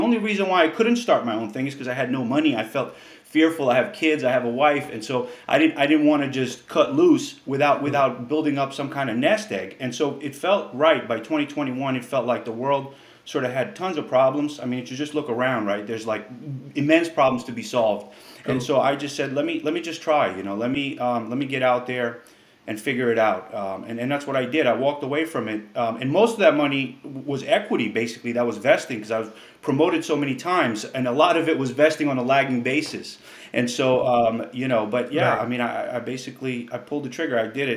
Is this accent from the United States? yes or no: no; Albania; I'm originally from Albania. You know, Albania was a communist country